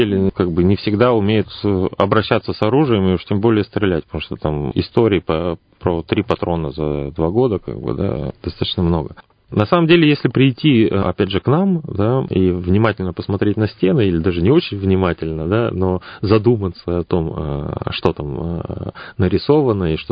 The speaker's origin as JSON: {"language": "Russian", "region": "Siberia", "country": "Russia", "said": "мы как бы байкальские сибиряки, да, и прочее"}